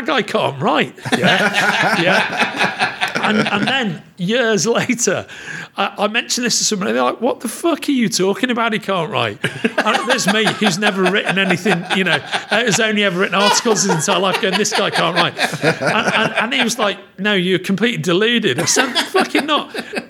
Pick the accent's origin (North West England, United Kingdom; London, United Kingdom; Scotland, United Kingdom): North West England, United Kingdom; Liverpool; And are also Scousers. They come from my hometown.